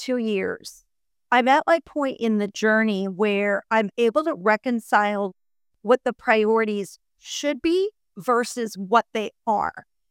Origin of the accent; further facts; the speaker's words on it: Florida, United States; moved away as an adult; now in Dallas, United States; I grew up in South Florida, but I had moved to Dallas, which is where my husband is from.